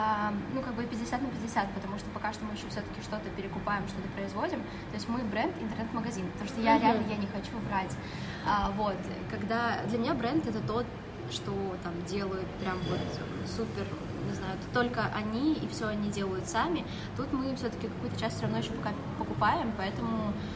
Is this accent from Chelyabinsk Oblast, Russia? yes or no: yes; Chelyabinsk, Chelyabinsk Oblast, Russia; now in Moscow, Russia; мы из Челябинска. Но в этом году получилось так, что мы решили остаться в Москве